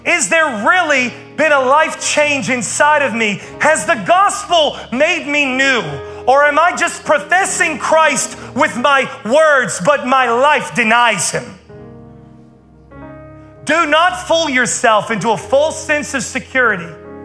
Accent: West Virginia, United States; now in Charlotte, United States; Because I grew up in West Virginia mowing like everybody's yard.

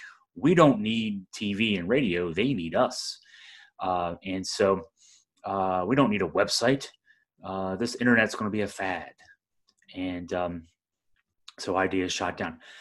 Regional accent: Waynesboro, Virginia, United States; I grew up reading that paper. I'm from the Waynesboro area originally. So I've been here all my life.

